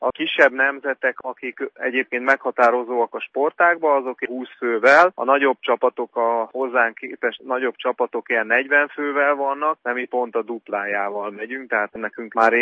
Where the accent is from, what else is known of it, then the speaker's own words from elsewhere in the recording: Hungary; Jó volt állni persze magyarként ott a parton